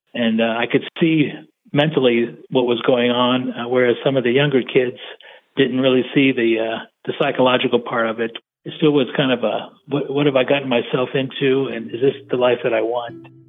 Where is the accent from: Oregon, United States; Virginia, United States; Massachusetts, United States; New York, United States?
Virginia, United States; I grew up in Virginia, and my father was in the Navy, so we kind of moved around a lot.